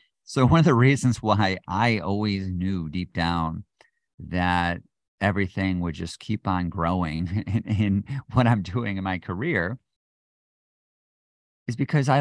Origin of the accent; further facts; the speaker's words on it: United States; we still view it as this, like, especially as an American, like, wait a minute, this is my free expression.